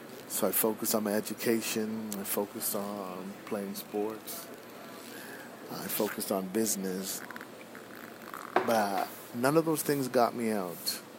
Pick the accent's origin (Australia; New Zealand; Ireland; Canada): Canada; Toronto, Ontario; I grew up in Rexdale, one of the more interesting places to live in Toronto.